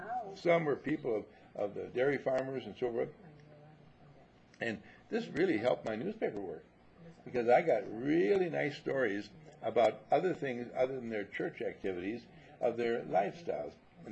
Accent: Wisconsin, United States; This was in California farming, and I was raised in Wisconsin farming, quite different.

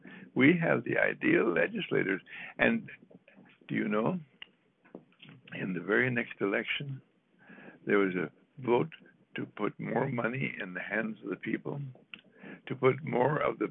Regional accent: United States; But I'm an American, and America has the most beautiful finances in the world.

